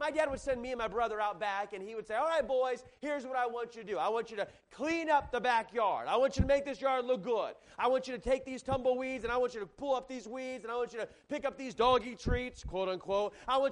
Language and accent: English; Tucson, Arizona, United States; I grew up in Tucson, Arizona